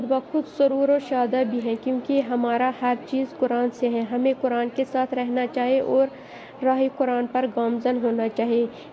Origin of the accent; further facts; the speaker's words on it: Tehran, Tehran Province, Iran; میں تہران سے ہوں.